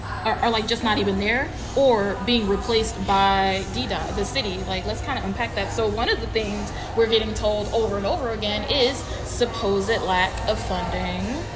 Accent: Detroit, Michigan, United States; I grew up in Detroit. Born and raised, went to McKenzie High School, which is no longer existent.

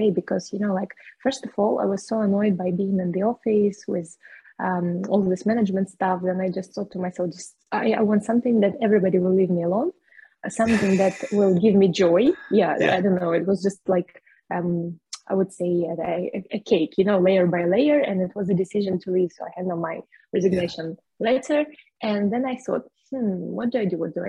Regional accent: Russia; English is a second language; moved away as an adult; now in Cyprus; Because I moved from my hometown in Russia to Cyprus. It was already like exactly 6 years ago.

